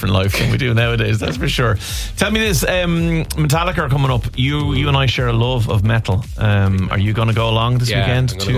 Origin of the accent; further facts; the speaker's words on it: Dublin, Leinster, Ireland; obviously I'm from Dublin